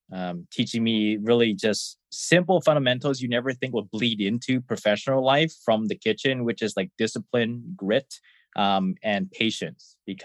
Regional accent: Da Nang, Vietnam; I'm originally from Vietnam. There's a specific area called Da Nang that I'm from. It's more of the, what's the way to put it? It's a lot more privileged area than most. So I was very fortunate growing up.

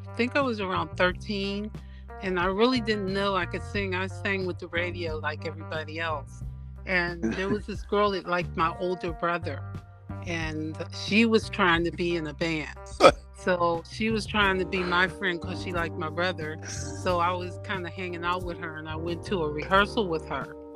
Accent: Pittsburgh, Pennsylvania, United States; now in California, United States; Pittsburgh, Pennsylvania.

